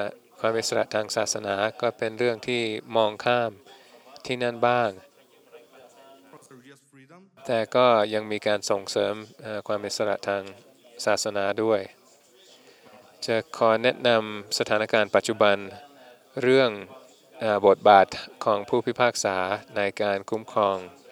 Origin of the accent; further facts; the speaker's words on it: Japan; Thai is a second language; ผมเป็นคนญี่ปุ่น